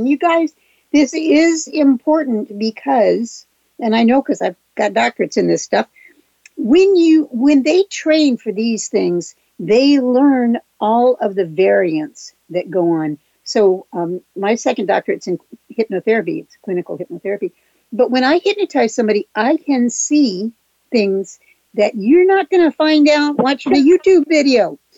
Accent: Tucson, Arizona, United States; I was raised in Tucson in the 50s. You could just get on a horse and ride.

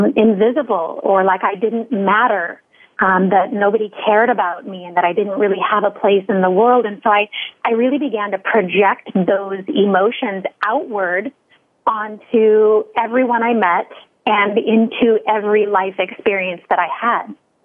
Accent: Alaska, United States; I grew up in Southeast Alaska, and my parents were divorced before I was 2 years old.

